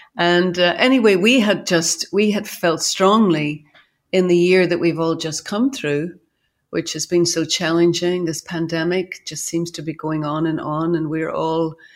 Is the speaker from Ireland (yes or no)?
yes; Ireland; as a child growing up in Ireland, I have very fond memories of Easter holiday coming